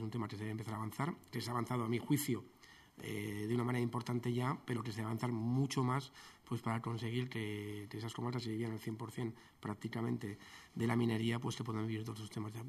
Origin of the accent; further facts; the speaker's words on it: Aragon, Spain; mi pueblo también, lógicamente, en la provincia de Teruel